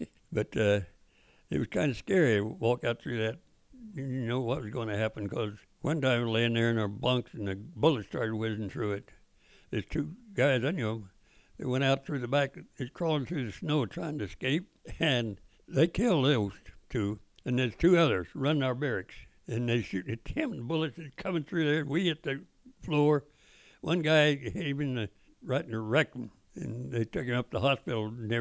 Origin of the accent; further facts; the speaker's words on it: Bible Belt, United States; It's just not that I was against religion or anything, because I was raised in the Bible Belt, Baptist back there.